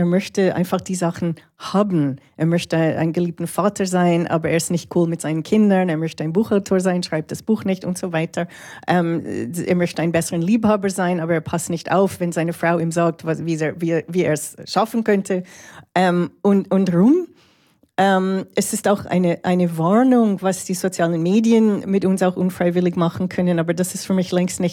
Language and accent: German; Toronto, Ontario, Canada; in Montreal und Toronto, wo ich aufgewachsen bin.